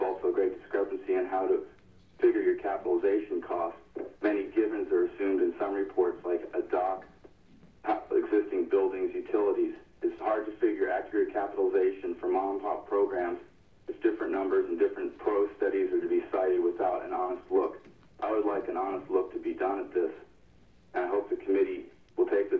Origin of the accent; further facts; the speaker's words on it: Petersburg, Alaska, United States; I'm a fisherman from Petersburg.